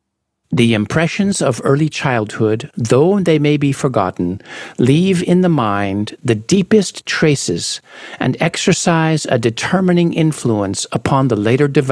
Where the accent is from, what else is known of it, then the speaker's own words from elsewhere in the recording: United States; Whereas growing up in the US, like I did, gave me a feeling of self as fundamentally independent from others.